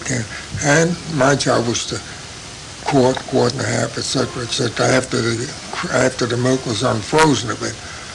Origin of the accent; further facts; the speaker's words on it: Bronx, New York, United States; We had a store in the Bronx, and then we came from the Bronx. I was about 10. Now wait a minute. From the Bronx, I think we went to Lenox Avenue.